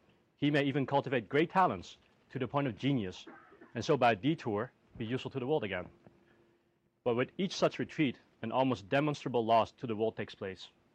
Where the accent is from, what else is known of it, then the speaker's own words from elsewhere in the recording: Netherlands; Being an immigrant myself, or a child of an immigrant at least, this was sort of very sobering, especially when I was raised in Holland